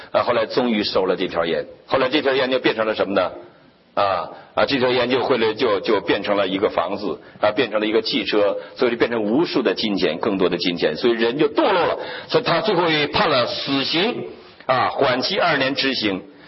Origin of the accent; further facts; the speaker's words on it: Wangkui, Heilongjiang, China; moved away; 我们老家是黑龙江省望归县，归绥化市管，这个市管了大概10个县，我们算过去叫绥化地区，现在改成绥化市。